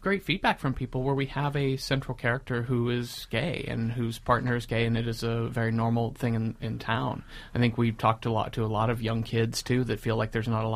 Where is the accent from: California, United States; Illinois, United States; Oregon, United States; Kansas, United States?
California, United States; I grew up in Southern California in kind of the suburbs of L.A.